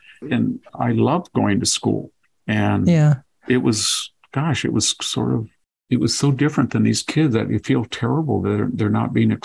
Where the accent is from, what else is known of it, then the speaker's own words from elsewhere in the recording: California, United States; they didn't deliberately mark off because they thought I was a hick from Fresno County